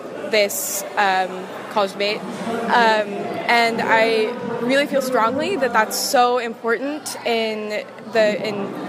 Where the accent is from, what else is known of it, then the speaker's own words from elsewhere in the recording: Boulder, Colorado, United States; I'm from Boulder, Colorado, and I go to Goucher College.